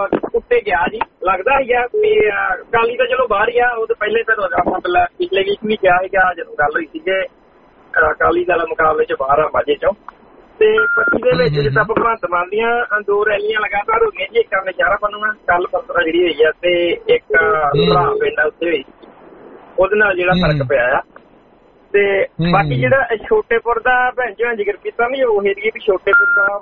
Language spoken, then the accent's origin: Punjabi; Swajpur, Punjab, India; ਮੇਰੇ ਪਿੰਡ ਆ ਸਾਡਾ ਬਾਰਾਂ ਔਖਾ ਦਾ ਸਵਾਜਪੁਰ ਸਾਡਾ ਮੇਨ ਪਿੰਡ ਆ